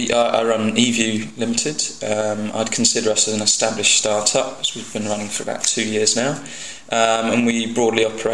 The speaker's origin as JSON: {"language": "English", "town": "Cambridge", "region": "East of England", "country": "United Kingdom", "tie": "born or raised there", "said": "I mean, I grew up in Cambridge, so I do have a number of contacts"}